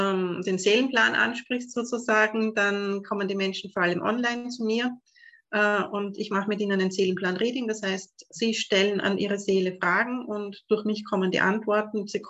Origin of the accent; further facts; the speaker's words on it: Vienna, Austria; Für alle, die mich nicht kennen, wie man hört, komme ich aus Österreich, ich komme aus Wien.